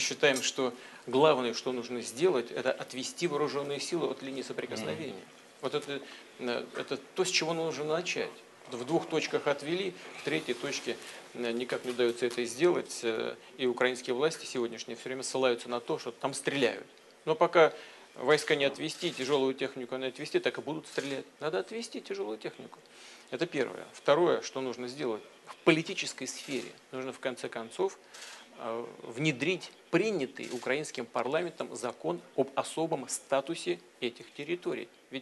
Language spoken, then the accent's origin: Russian; Saint Petersburg, Russia; мой родной город Петербург, который на протяжении длительного времени был столицей российского государства.